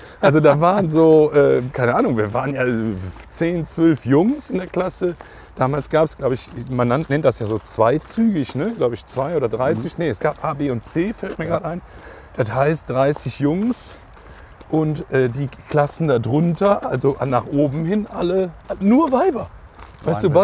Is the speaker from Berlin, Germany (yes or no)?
no; Hürth, North Rhine-Westphalia, Germany; also born or lived in Cologne; Also ich bin ja in Hürth, also ich bin zwar in Köln geboren, aber bin dann in Hürth groß geworden, in Gleuel.